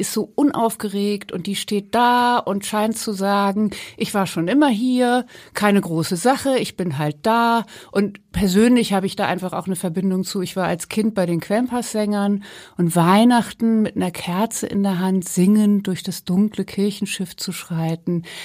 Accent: Hamburg, Germany; also born or lived in Düsseldorf; Hamburg natürlich. Also ich bin hier aufgewachsen und dann bin ich, wie man das als Hamburger so macht, ziemlich viel rumgekommen. Also irgendwie Berlin, Leipzig, Köln, München

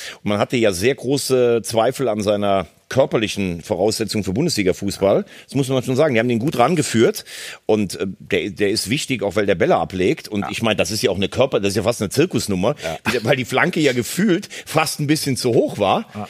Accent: Rhineland-Palatinate, Germany; ich bin ja Rheinland-Pfälzer, deshalb mag ich ja Mainz, also gebürtige Rheinland-Pfälzer

